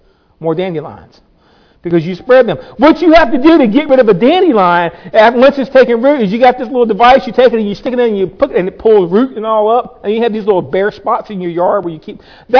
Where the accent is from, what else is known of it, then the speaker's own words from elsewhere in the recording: Lynchburg, Virginia, United States; Now, I'm from Lynchburg. I understand granite.